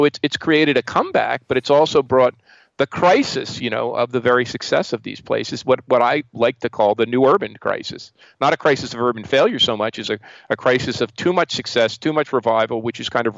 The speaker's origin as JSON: {"language": "English", "town": "Newark", "region": "New Jersey", "country": "United States", "tie": "born or raised there", "said": "As a kid from Newark, growing up in Newark, seeing my city devastated, witnessing the race riots"}